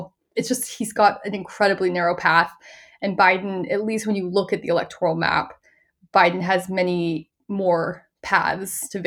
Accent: Arizona, United States; So I'm from Arizona.

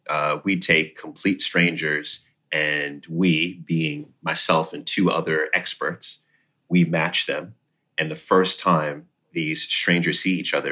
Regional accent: Jamaica; I always say I'm Jamaican and I have 10 jobs.

